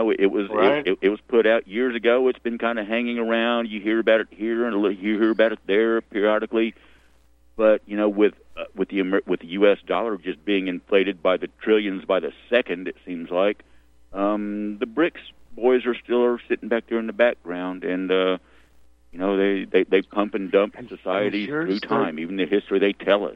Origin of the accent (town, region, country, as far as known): Memphis, Tennessee, United States